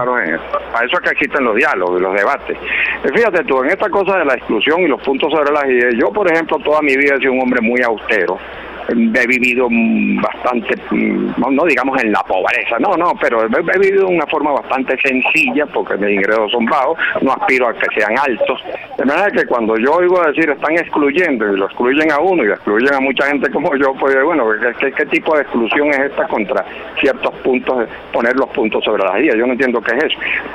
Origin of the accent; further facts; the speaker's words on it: Venezuela; Para que podamos seguir conversando como venezolanos